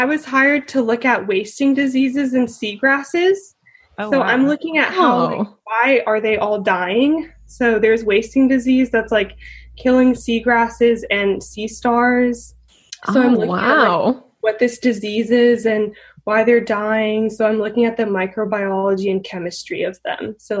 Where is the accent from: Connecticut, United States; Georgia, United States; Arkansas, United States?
Georgia, United States; Atlanta; now in Bodega Bay, United States; Yeah, I came from Atlanta. So I live on Bodega Bay